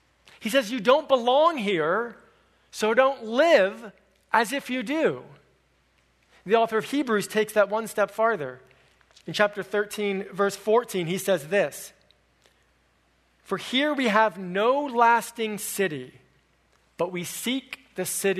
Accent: Connecticut, United States; Several years ago, I visited the house where I grew up in Connecticut.

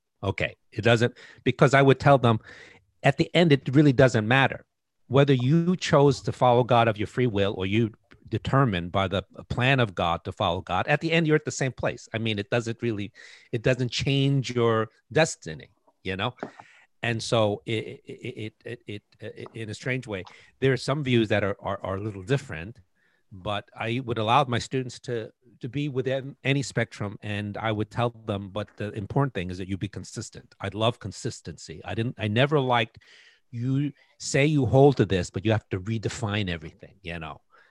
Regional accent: New York City, New York, United States; I was raised in New York City, so I'm a sort of like the Godfather movies. It's filmed on the streets that I lived in, Mott Street. I mean, I was raised there when I was young.

